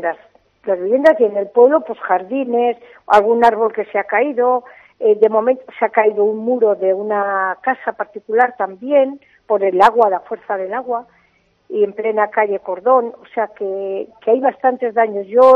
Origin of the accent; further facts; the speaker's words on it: Castrojeriz, Castile and León, Spain; Yo recuerdo de niña aquí en Castrojeriz tormentas muy fuertes